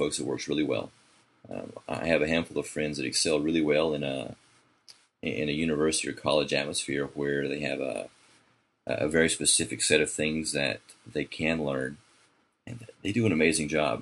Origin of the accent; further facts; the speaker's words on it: Alabama, United States; born there; I was born in Alabama, so there's not too much going on. I mean, it's an awesome state